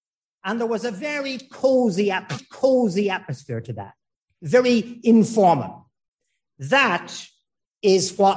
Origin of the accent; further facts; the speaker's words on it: Ireland; although I have an impeccable English accent, I am in fact from Ireland.